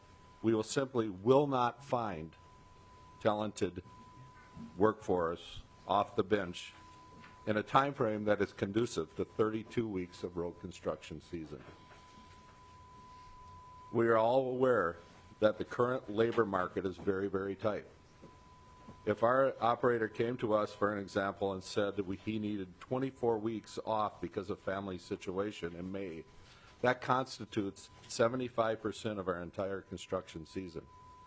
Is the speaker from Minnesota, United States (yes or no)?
yes; Prinsburg, Minnesota, United States; I'm from Princeburg, Minnesota.